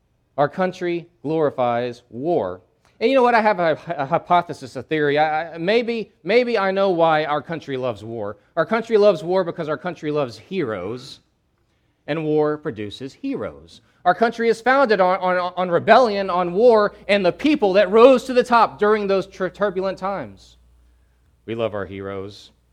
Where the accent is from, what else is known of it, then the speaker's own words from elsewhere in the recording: United States; I'm an American, and we don't back down.